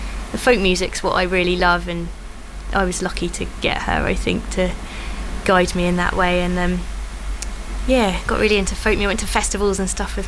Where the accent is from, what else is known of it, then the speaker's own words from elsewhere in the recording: Ryde, South East England, United Kingdom; moved away; I lived in Ryde, Palmead, and went to nursery school.